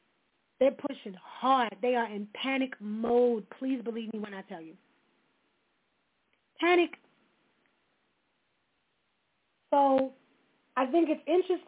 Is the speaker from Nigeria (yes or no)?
no; United States; born there; I am American-born. I am only the second generation born in America from my grandparents.